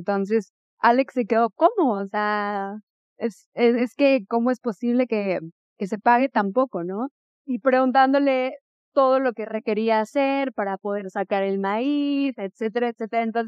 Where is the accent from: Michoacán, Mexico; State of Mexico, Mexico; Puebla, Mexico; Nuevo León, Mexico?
State of Mexico, Mexico; Toluca; yo soy de Toluca. Bueno, yo nací en Toluca